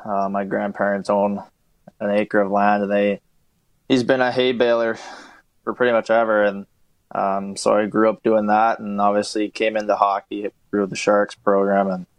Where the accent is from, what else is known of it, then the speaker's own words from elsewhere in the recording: Gilroy, California, United States; I'm actually from the Bay Area, so Gilroy, California is where I was actually born.